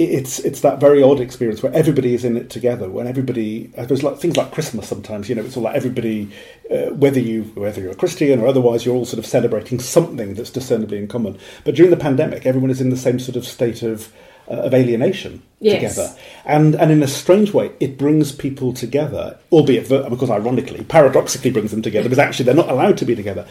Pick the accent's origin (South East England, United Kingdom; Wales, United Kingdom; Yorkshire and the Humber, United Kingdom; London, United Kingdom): Wales, United Kingdom; although I don't speak Welsh, I'm from Wales